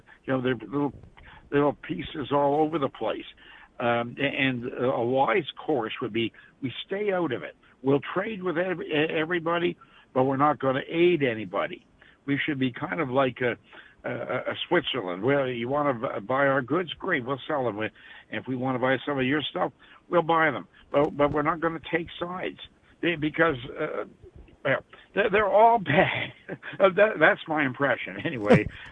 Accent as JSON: {"language": "English", "country": "Canada", "said": "I'm a Canadian. They'll assume I'm an American."}